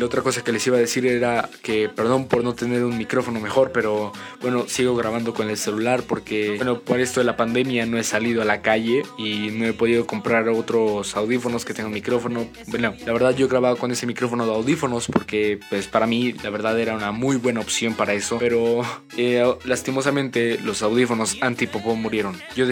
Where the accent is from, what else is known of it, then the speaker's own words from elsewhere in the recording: Mexico; no voy a volver a decir los números de los infectados en mi país, México